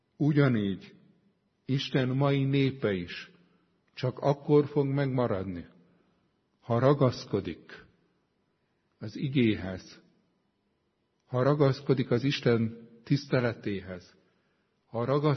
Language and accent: Hungarian; Budapest, Hungary; Nagyon érdekes, én pesti gyerek vagyok